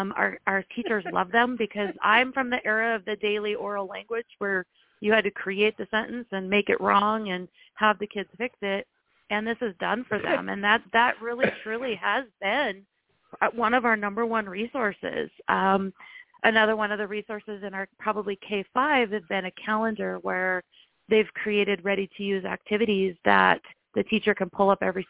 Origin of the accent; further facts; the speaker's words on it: Montana, United States; So I grew up in, like I said, I grew up in Montana, but I grew up in a very rural school as well, even though I was located really close to Billings, which is obviously the largest town in Montana.